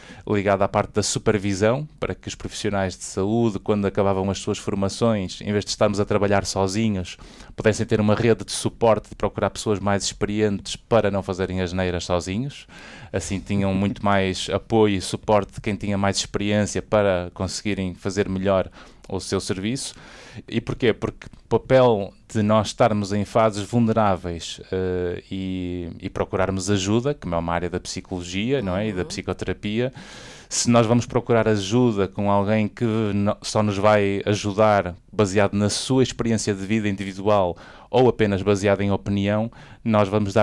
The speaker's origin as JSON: {"language": "Portuguese", "region": "Porto", "country": "Portugal", "tie": "born or raised there", "said": "Eu sou natural do Porto, né? Do Porto mesmo, do Porto aqui, nascido em Sedofeita, não é? Há 46 anos atrás"}